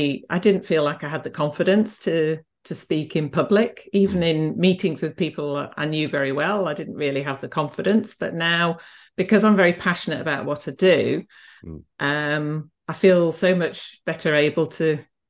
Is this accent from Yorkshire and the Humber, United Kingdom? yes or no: yes; Yorkshire and the Humber, United Kingdom; born or raised there; also born or lived in Scotland